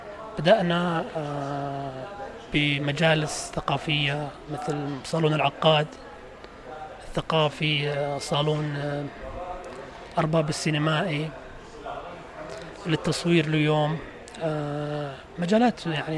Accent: Riyadh, Riyadh Province, Saudi Arabia; also born or lived in Gold Coast, Australia; now in Jeddah, Saudi Arabia; فأنا دخلت جدة عام 2016، يعني قبلها ما كان لي أي نشاط، أنا كنت من الرياض. يعني بدايتنا إحنا كنا في النادي السعودي في الجولد كوست في أستراليا

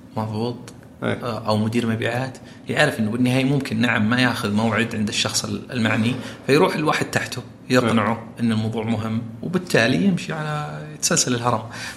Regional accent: Saudi Arabia; في سوبر ماركت كثير عندنا بالسعوديه

